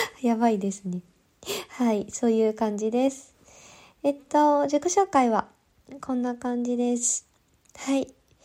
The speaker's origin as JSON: {"language": "Japanese", "region": "Kansai", "country": "Japan", "said": "出身は関西地方です。"}